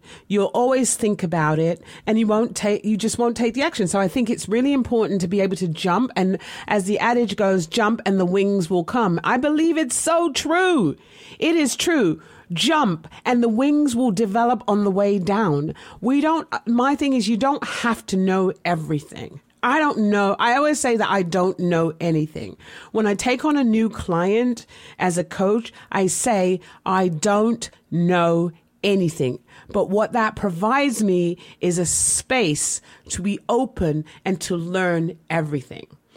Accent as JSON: {"language": "English", "region": "England", "country": "United Kingdom", "moved": "as an adult", "lives_now": "United States", "said": "When I came here from America, from England to America, my husband at the time had asked me to marry him."}